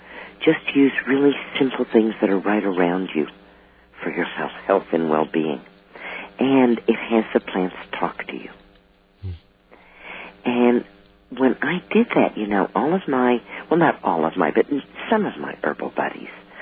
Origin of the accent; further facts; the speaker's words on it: Dallas, Texas, United States; also born or lived in Ohio; Yeah, and I was born in Ohio on the shores of Lake Erie, and when I was very young, moved to Dallas, Texas. And I grew up there within earshot of the zoo